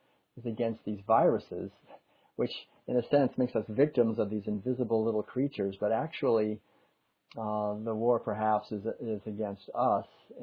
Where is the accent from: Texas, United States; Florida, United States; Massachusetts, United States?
Massachusetts, United States; Concord; I remember, you know, where I grew up in Concord, Massachusetts, the Revolutionary War was still very much alive.